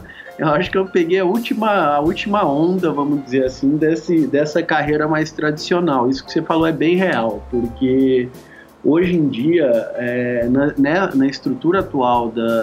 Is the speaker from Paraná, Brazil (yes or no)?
yes; Londrina, Paraná, Brazil; Eu formei em jornalismo lá na Universidade Estadual de Londrina, eu cresci em Londrina e comecei a trabalhar lá